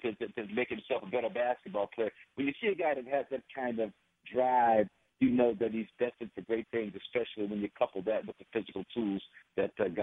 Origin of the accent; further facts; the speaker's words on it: Los Angeles, California, United States; If it's me, that's a tough choice. But I'm from Los Angeles.